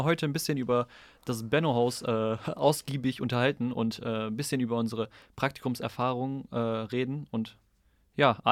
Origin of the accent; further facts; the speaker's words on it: Osnabrück, Lower Saxony, Germany; Ja, also für all die Unwissenden, ich bin aus Osnabrück. Das liegt etwas weiter weg.